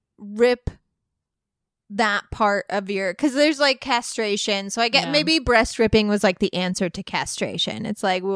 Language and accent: English; Illinois, United States; I was in ninth grade and I'm from Southern Illinois, like we're not very well versed on like world issues